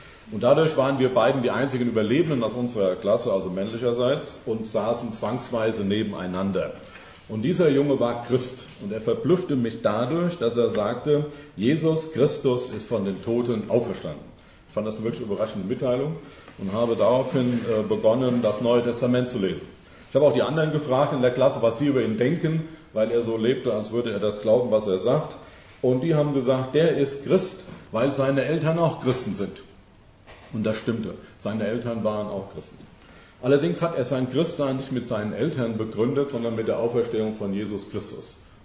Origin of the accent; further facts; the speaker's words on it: Dillenburg, Hesse, Germany; Es ist einfach in Dillenburg, wo ich herkomme, sozusagen bei den Zischlauten alles ungefähr gleich.